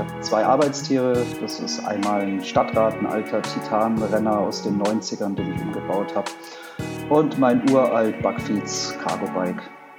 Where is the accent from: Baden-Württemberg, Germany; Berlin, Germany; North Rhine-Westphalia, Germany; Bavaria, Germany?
Bavaria, Germany; Munich; born there; Gebürtiger Münchner